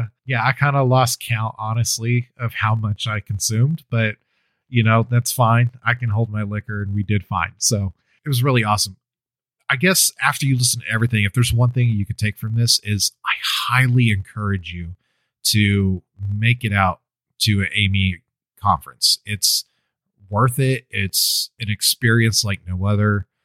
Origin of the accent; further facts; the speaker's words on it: San Antonio, Texas, United States; going back to my hometown where I grew up, San Antonio, Texas, was really special for me.